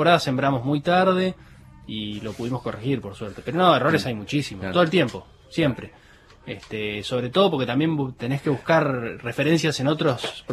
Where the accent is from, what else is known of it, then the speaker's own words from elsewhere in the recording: Concepción del Uruguay, Entre Ríos, Argentina; also born or lived in Bariloche; No, yo nací en Bariloche y me crié en Concepción del Uruguay, Entre Ríos.